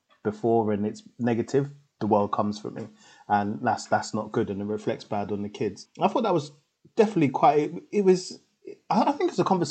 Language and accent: English; Tottenham, London, United Kingdom; And obviously, I grew up in Tottenham.